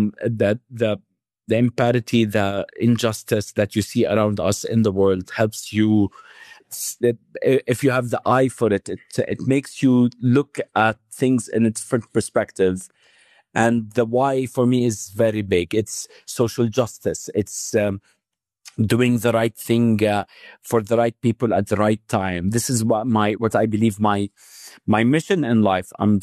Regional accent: Jordan; And for me, being born and raised in Jordan, like I said, my father, my dad was involved in the NGO sector a lot.

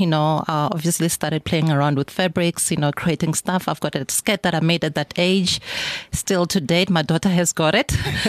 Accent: Venda, Limpopo, South Africa; also born or lived in Pretoria; I grew up in Venda, and but that was my primary days.

